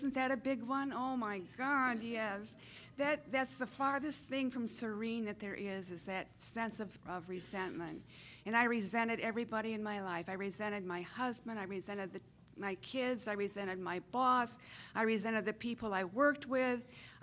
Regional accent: Muskegon, Michigan, United States; I'm from Muskegon, Michigan.

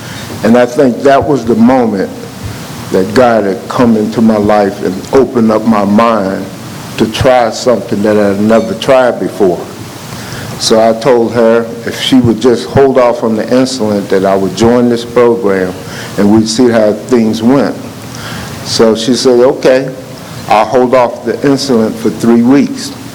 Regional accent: Seattle, Washington, United States; Good afternoon, everyone. … from Seattle.

